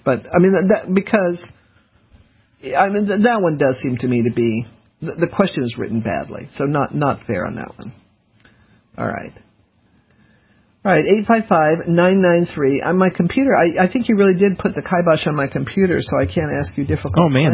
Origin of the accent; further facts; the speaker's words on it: Denver, Colorado, United States; I knew that because I grew up in Denver.